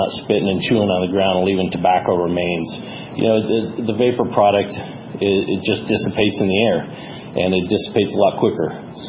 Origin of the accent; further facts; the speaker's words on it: Urbandale, Iowa, United States; from Urbandale, Iowa, and I appreciate you having us here.